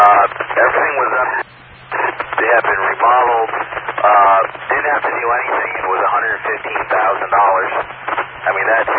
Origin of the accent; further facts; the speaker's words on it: New Hampshire, United States; moved away; I grew up in New Hampshire. I moved way back in 05.